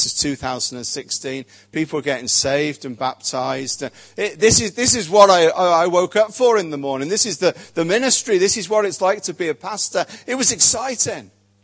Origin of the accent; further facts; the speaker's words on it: Birmingham, West Midlands, United Kingdom; I was from Birmingham. I dropped out of school when I was 16.